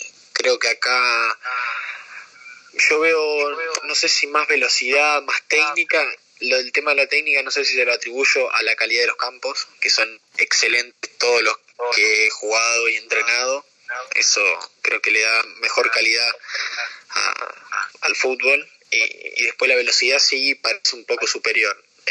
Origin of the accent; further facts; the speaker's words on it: Argentina; Sí, hay argentinos acá. Somos, en el equipo somos 5 argentinos